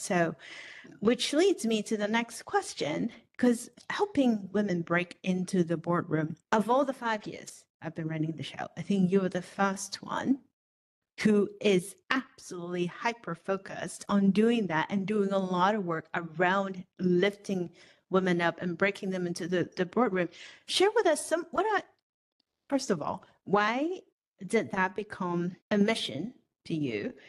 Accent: Hong Kong; Because I grew up in Hong Kong and we were privileged.

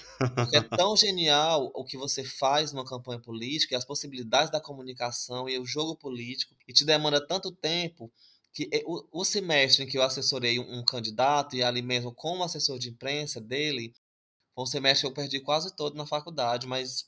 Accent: Fortaleza, Ceará, Brazil; Eu sou da periferia de Fortaleza, de um bairro bem afastado chamado Vila Manuel Sátiro.

